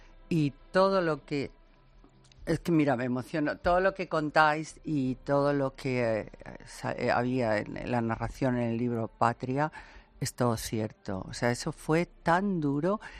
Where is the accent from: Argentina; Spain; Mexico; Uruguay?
Spain; San Sebastián, Basque Country; No, yo soy de San Sebastián, he vivido todos esos años, todos los 80 terribles y finales de los 70